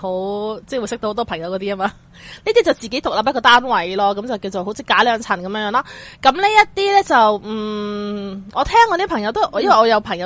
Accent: Hong Kong; 咁對於我哋香港人嚟講，呢個唔係幾習慣嘅一個嘅

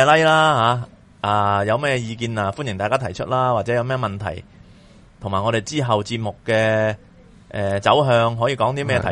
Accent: China; 如果我哋中國人咧，去再學一種咁嘅

